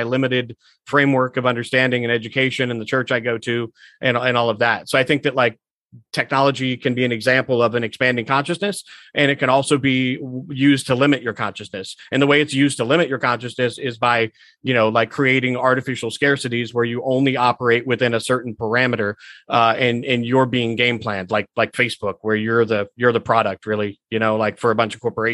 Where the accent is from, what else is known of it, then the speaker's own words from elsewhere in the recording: Washington, District of Columbia, United States; I was raised in the Washington, D.C. area, but like my family came from like rural middle America where they were like farmers